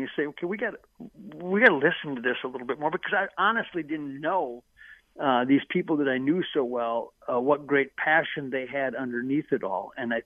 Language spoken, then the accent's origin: English; Minnesota, United States; you were so proud as a Minnesotan to see our law enforcement step up to protect our state